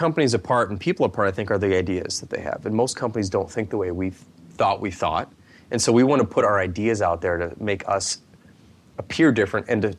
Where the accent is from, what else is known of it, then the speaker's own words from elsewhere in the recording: Midwest, United States; I'm a Midwesterner, so a small one is a big one for me, right?